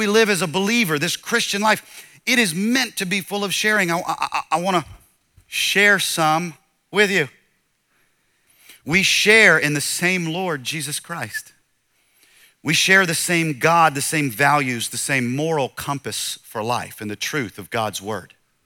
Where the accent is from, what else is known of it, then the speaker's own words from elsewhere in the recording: Southern United States, United States; I'm from the South. In the holidays, we make these things called sausage balls.